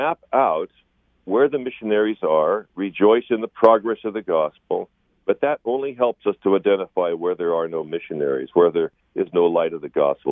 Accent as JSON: {"language": "English", "region": "West Coast", "country": "United States", "tie": "born or raised there", "also_born_or_lived": "Kansas", "said": "I was born in Kansas, as were all my family before me. But my father raised us on the West Coast."}